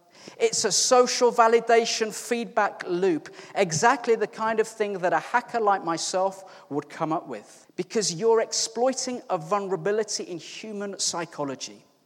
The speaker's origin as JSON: {"language": "English", "region": "West Midlands", "country": "United Kingdom", "said": "And he's from the East Midlands. I'm from the West Midlands. Think Peaky Blinders. They're East Midlands."}